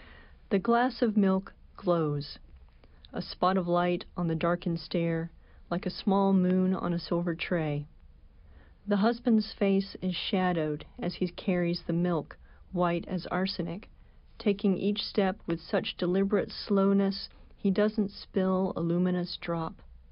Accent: Alabama, United States; I think my next appearance is at the Alabama Book Festival next month. I'll be going back home and my accent will return.

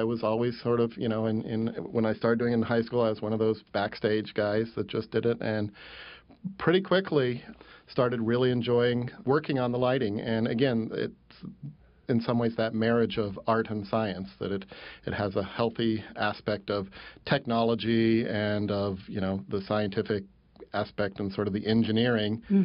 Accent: Colorado, United States; I grew up in Colorado, and it more grew from an awareness of nature

